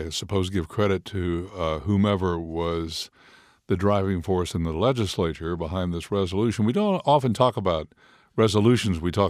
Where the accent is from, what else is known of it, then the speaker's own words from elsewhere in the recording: Moorhead, Minnesota, United States; I grew up in Moorhead. Of course, that was in the 50s and 60s